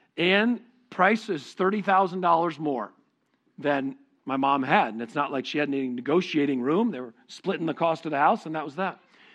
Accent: Connecticut, United States; We grew up in Connecticut.

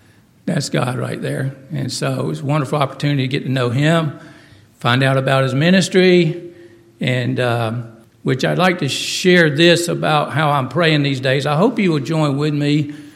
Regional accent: Phenix City, Alabama, United States; years ago when I was growing up in Phoenix City, Alabama.

